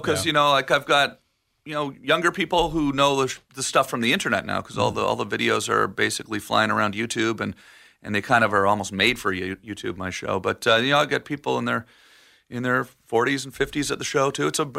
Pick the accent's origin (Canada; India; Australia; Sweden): Canada; Ottawa, Ontario; now in Las Vegas, United States; I'm from Ottawa, Canada.